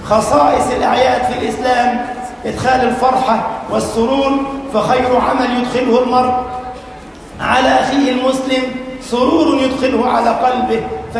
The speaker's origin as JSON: {"language": "Arabic", "country": "Egypt", "said": "اللهم اجعل بلدنا مصر أمنا أمانا، سخاء رخاء، وسائر خير بلاد المسلمين"}